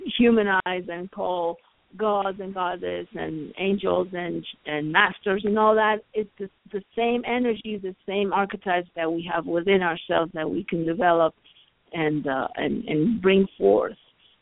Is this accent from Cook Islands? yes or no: no; Mexico; Well, I'm originally from Mexico